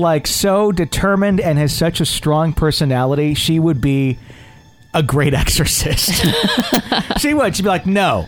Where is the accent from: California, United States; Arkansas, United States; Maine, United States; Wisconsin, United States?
Arkansas, United States; Stuttgart; I'm from the self-proclaimed rice and duck capital of the world. It's a small town in Arkansas named Stuttgart. My older brother and I grew up in Stuttgart.